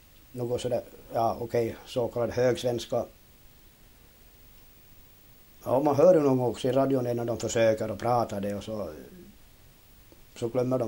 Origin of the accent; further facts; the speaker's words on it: Dragsfjärd, Southwest Finland, Finland; accent: Dragsfjärd dialect; Jag hoppas jag pratar dragsvensk dialekt.